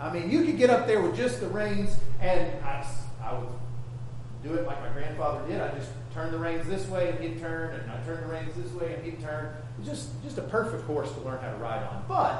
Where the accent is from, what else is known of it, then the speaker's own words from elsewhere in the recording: Texas, United States; Again, I grew up in West Texas and my family has a bunch of land out there.